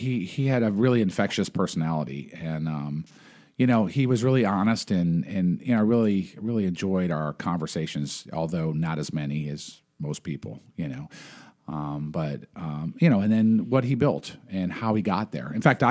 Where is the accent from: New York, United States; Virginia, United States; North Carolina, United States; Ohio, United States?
New York, United States; Buffalo; You know, I'm from Buffalo, like I said